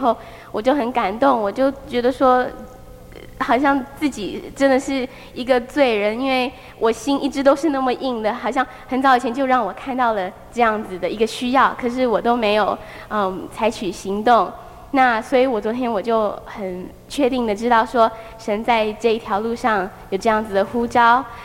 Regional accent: Taiwan; 父亲生在四川，我母亲生在上海，他们都是从中国来的。那我虽然说我是在台湾土生土长

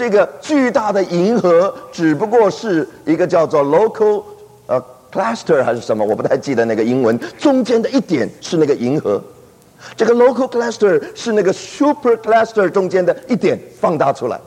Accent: China; 我们中国人有所谓白发三千丈

